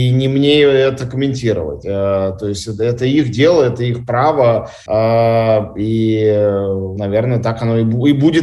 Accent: Russia; оказалось то, что я россиянин, важнее моих взглядов

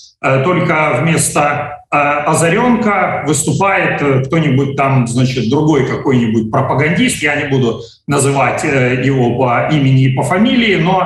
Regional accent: Belarus; я не украинец, я белорус

